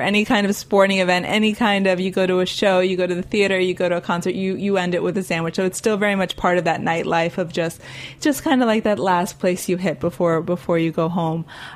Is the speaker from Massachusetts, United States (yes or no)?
no; Miami, Florida, United States; now in New York, United States; I think I've living in New York after growing up in Miami, not necessarily having like central air